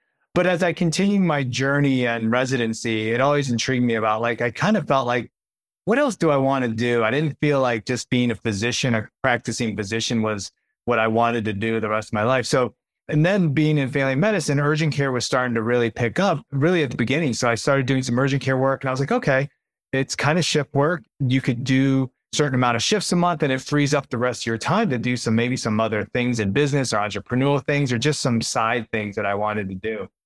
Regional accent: Canton, Ohio, United States; And so born and raised in Canton, Ohio, went to Cornell for undergrad. My parents are from Korea, came over to Milwaukee to study and end up in Canton, Ohio.

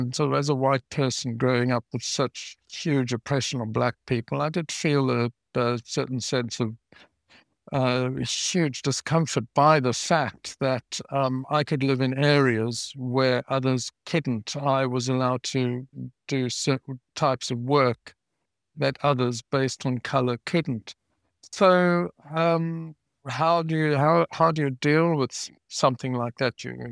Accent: South Africa; I grew up in South Africa

